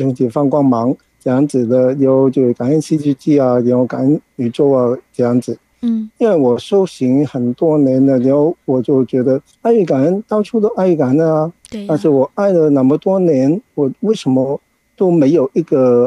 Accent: Hong Kong; 大家好，我是来自香港的

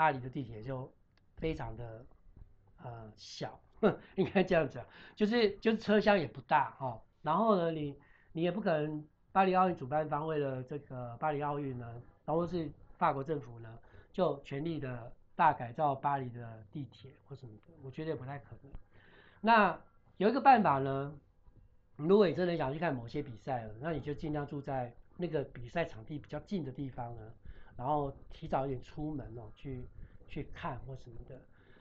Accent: Taiwan; 我们台湾这边的观光呢，也真的要加油

